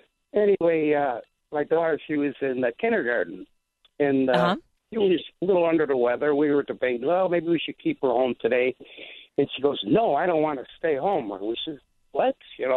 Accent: Chicago, Illinois, United States; I grew up the same neighborhood I think you did.

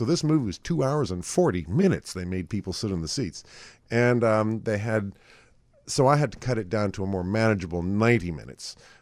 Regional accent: United States; didn't get back to my homeland until I was 18 when I went to college. And all that time, I'm American, gosh darn it

